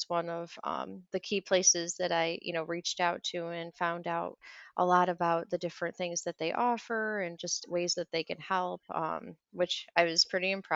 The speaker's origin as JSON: {"language": "English", "town": "Clinton", "region": "New York", "country": "United States", "tie": "born or raised there", "said": "So I grew up in Clinton, which is closer to Albany. Right now I live near Rochester, so more western"}